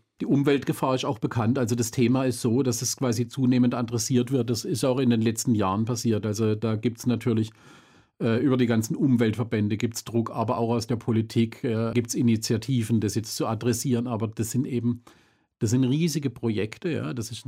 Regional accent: Schuttertal, Baden-Württemberg, Germany; also ich bin im Schwarzwald aufgewachsen, im Schuttertal.

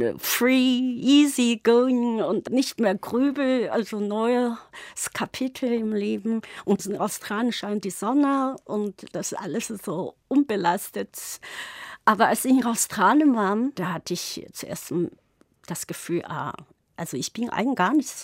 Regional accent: Sichuan, China; German is a second language; now in Germany; Ich komme aus Sichuan

